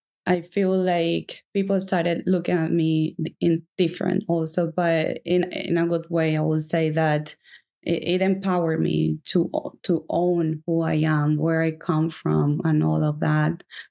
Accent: Venezuela; English is a second language; moved away as an adult; now in United States; I come from Venezuela. I've been in the U.S. At that time, it was like 15 years. Now I'm being here for 22. But I have an accent

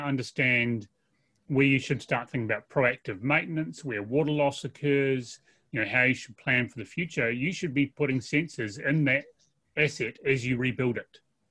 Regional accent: Christchurch, Canterbury, New Zealand; And so the center of my hometown, Christchurch, was utterly destroyed by the earthquake.

